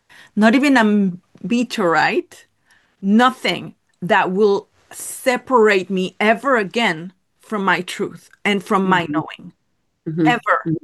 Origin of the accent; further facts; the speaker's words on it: Mexico; I'm Mexican. It's very hard to make us fear something because, you know, we come from Mexico.